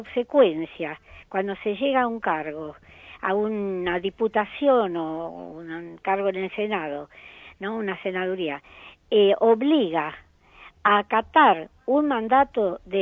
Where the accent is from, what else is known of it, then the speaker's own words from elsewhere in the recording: Argentina; vive gente que son nacionales de acá, somos argentinos, ¿no?